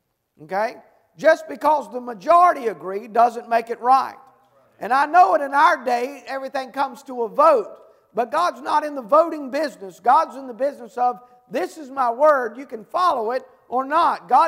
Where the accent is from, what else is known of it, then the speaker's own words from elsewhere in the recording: North Carolina, United States; I'm from Eastern North Carolina. I've gone down to many a brook.